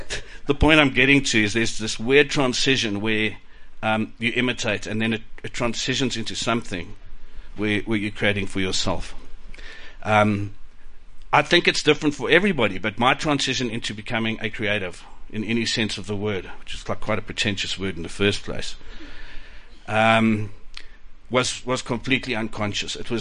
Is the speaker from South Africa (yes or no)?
yes; Johannesburg, Gauteng, South Africa; living and growing up in Johannesburg at the time